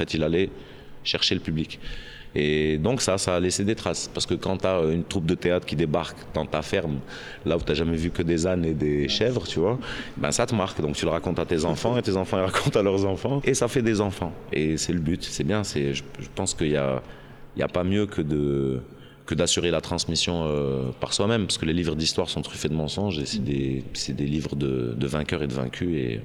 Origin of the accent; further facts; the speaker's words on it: Algiers, Algiers Province, Algeria; now in Grenoble, France; je suis algérois. Je viens d'Alger. J'aurais du mal à être autre chose qu'algérois, bien que ça fait 20 ans que je suis grenoblois. Je me sens toujours grenoblois d'adoption, toujours vraiment algérois.